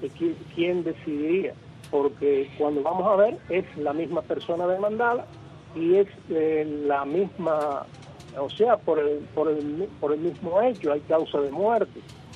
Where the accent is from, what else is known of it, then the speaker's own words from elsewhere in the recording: Cuba; como ciudadano cubano